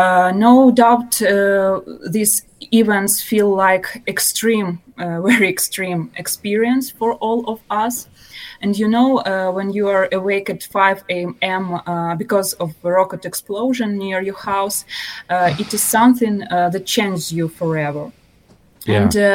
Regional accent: Ukraine; English is a second language; And now I'm not far from Kyiv, our capital.

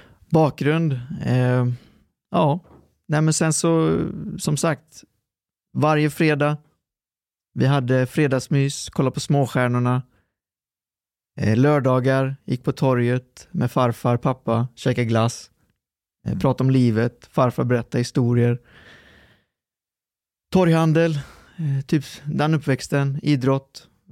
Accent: Trollhättan, Västra Götaland County, Sweden; born there; Nej, jag är född i Sverige. Aha. Jag är född i Sverige. Okay. Så att, jag är född i Trollhättan. Kronogården, ganska utsatt område idag.

